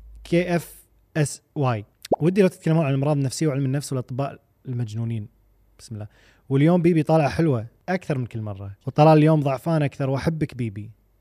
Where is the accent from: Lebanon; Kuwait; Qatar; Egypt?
Kuwait; انا كويتي انا وقلبي سعودي.